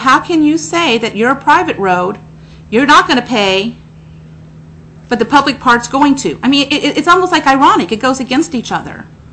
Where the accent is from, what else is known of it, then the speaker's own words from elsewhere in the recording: Alaska, United States; I am from the Fairbanks North Star Borough.